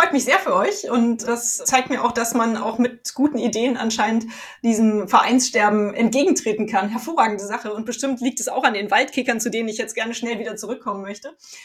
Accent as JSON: {"language": "German", "town": "Cologne", "region": "North Rhine-Westphalia", "country": "Germany", "said": "Das hat mich natürlich total begeistert als Kölnerin"}